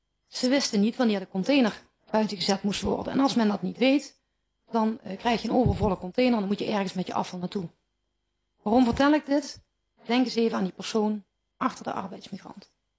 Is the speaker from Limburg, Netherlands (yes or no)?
yes; Limburg, Netherlands; accent: southern Dutch; now in Eindhoven, Netherlands; Jullie horen het aan mijn accent. Ik kom uit het zuiden van Nederland. Eigenlijk kom ik uit Limburg, maar ik ben geïmmigreerd naar Eindhoven. Dus toch nog enigszins arbeidsmigrant.